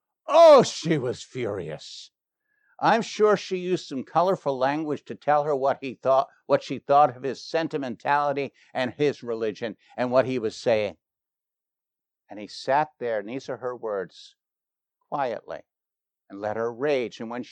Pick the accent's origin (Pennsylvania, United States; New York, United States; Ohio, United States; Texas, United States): New York, United States; I'm a New Yorker. I mean, people would try to sell me the Brooklyn Bridge.